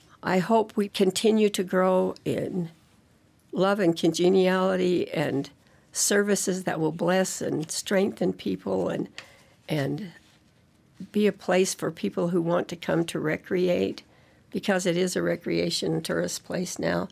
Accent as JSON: {"language": "English", "town": "Heber City", "region": "Utah", "country": "United States", "tie": "born or raised there", "said": "I was born and raised in Heber. All my life, I've lived in rural Utah."}